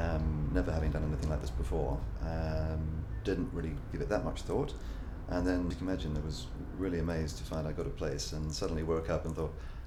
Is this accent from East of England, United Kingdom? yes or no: yes; Baldock, East of England, United Kingdom; I'm aged 51 and I'm from Baldock in Hertfordshire.